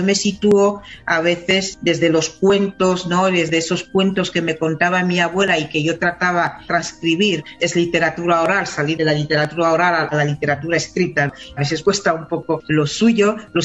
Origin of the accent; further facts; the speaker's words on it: Equatorial Guinea; La lucha feminista hasta ahora en Guinea, en mi país, ha sido como una resistencias individuales, ¿no?